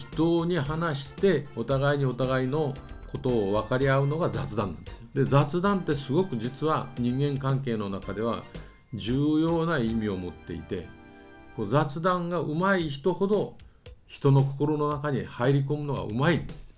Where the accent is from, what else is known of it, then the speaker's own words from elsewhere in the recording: Fukuoka, Japan; たまたま福岡だったら僕も福岡だから、はい、僕も福岡ですよ